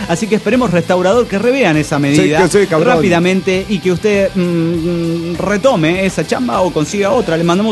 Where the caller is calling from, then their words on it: Durango, Mexico; de Durango, México.